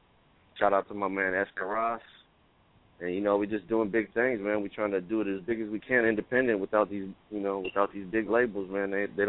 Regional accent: Redwood City, California, United States; I'm coming straight from the Bay Area, man. Killer Cali, Northern California, man. Right in the middle of San Francisco and San Jose. I'm from Redwood City, California, man. Bay Area, stand up.

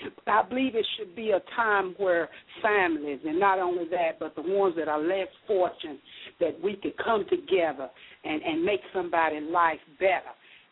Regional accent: High Point, North Carolina, United States; My Facebook page is … I am from High Point, North Carolina.

